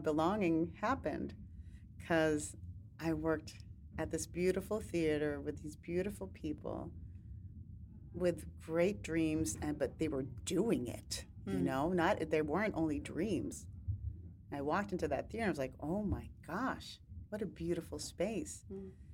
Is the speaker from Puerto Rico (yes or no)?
yes; Guaynabo, Puerto Rico; moved away; But no, growing up in Guaynabo, that wasn't my reality.